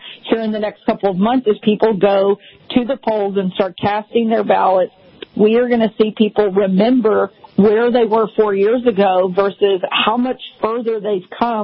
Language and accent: English; Arkansas, United States; You know, I grew up in Arkansas, and so I had seen the corrupt Clinton political machine in action my entire life.